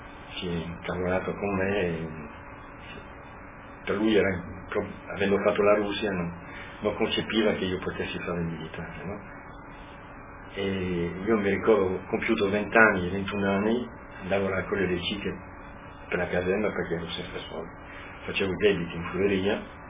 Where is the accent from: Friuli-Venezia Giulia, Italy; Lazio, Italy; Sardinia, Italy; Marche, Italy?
Friuli-Venezia Giulia, Italy; Tarvisio; Vengo da Tarvisio.